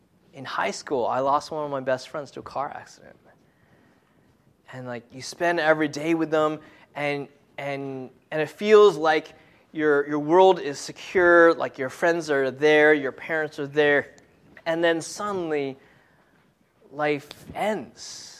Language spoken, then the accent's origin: English; New York, United States; I grew up in Long Island, and when my parents moved to Pennsylvania, I was helping my mom, weed the garden.